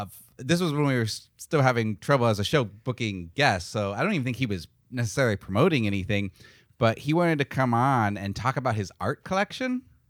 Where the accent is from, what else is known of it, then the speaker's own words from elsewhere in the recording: Phoenix, Arizona, United States; I grew up in Phoenix. So I was a huge Steve Nash fan.